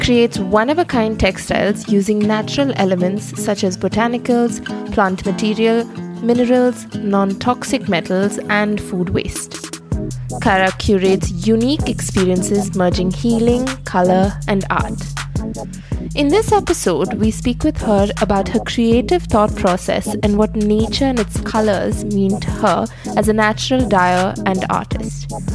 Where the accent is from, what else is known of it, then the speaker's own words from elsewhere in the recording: India; I'm from India and we live in India and we have all of this